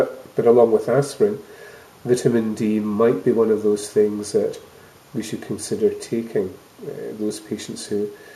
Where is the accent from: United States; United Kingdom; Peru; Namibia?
United Kingdom; Scotland; accent: Scottish; I'm Scottish, as you know, one can tell by accent